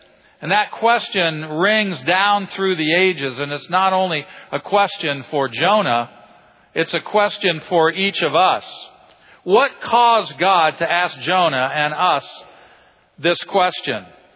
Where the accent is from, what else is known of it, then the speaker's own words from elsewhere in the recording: Illinois, United States; I grew up in Illinois, so just moving south, I've improved, you know, the football experience here.